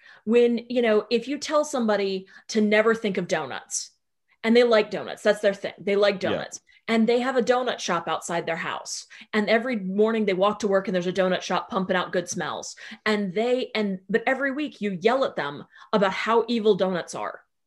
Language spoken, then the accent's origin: English; North Carolina, United States; I grew up in the South, you know, in North Carolina, where they've got, you know, the hell houses instead of Halloween stuff